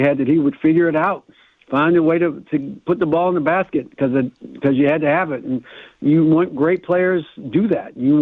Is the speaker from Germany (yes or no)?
no; Baltimore, Maryland, United States; I'm from Baltimore.